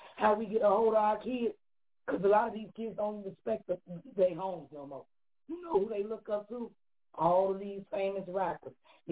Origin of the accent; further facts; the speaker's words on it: Chicago, Illinois, United States; now in McHenry, United States; I'm not from Milwaukee. I'm from Chicago. I live in McHenry, Illinois. I drove an hour away.